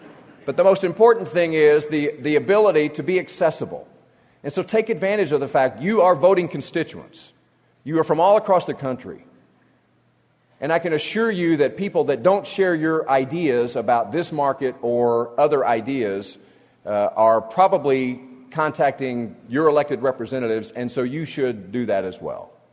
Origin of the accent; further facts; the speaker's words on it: Columbia, Missouri, United States; Columbia, Missouri, my hometown, has more E85 stations per capita than you do.